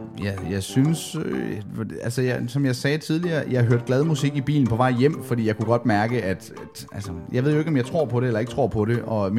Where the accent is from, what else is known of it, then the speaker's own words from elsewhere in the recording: North Denmark Region, Denmark; Nu er vi jo nordjyder.